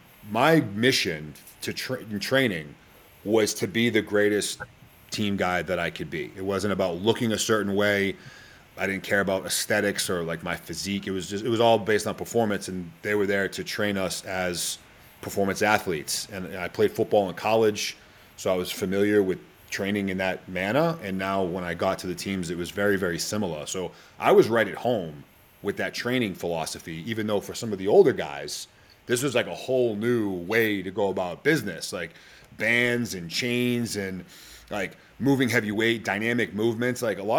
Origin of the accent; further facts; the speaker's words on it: Boston, Massachusetts, United States; Very few people would understand what I'm saying unless you were from there. Originally from Boston.